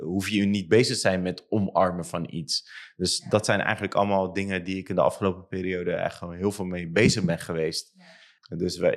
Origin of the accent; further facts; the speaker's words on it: Rotterdam, South Holland, Netherlands; Ik als Rotterdammer echt gewoon in een bubbel leef.